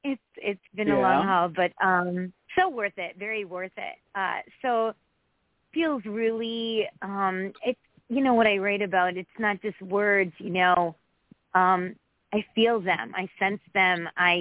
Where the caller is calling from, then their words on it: Connecticut, United States; Hi, this is … from Connecticut.